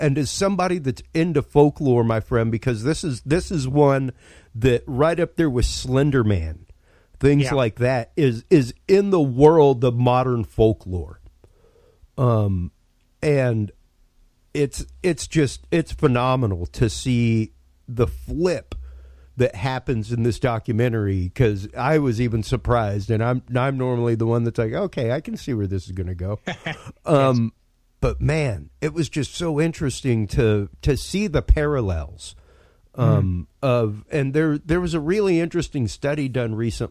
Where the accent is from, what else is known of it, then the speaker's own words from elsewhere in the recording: Louisiana, United States; It's what you did as a Cajun. My family told stories about the tatai, stuff like that.